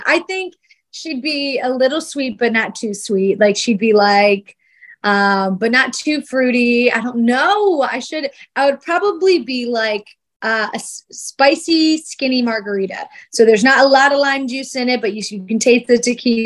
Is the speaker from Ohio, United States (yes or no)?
yes; Ohio, United States; now in Tennessee, United States; I come from Ohio, where we kind of get all four seasons, and a little bit here in Tennessee